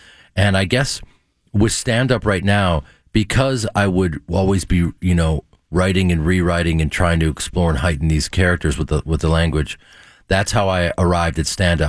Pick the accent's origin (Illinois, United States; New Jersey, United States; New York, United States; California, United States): Illinois, United States; Chicago; growing up in Chicago, the brass ring for us was working on stage.